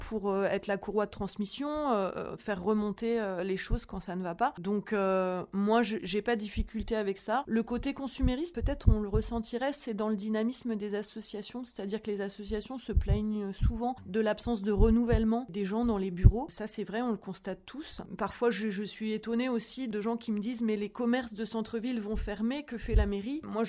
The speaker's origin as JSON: {"language": "French", "town": "Plaisir", "region": "Île-de-France", "country": "France", "tie": "born or raised there", "said": "J'ai grandi à Plaisir, donc c'est pas tout à fait un petit village, mais c'est pas non plus la grande ville."}